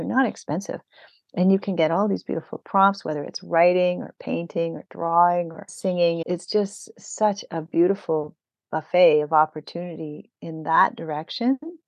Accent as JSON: {"language": "English", "region": "Ontario", "country": "Canada", "tie": "born or raised there", "said": "because I grew up in Ontario too."}